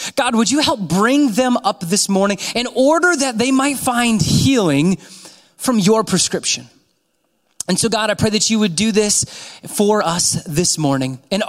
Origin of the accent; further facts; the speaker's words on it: Holland, Michigan, United States; But I am from Holland, Michigan. I serve at a church up there called Central Wesleyan Church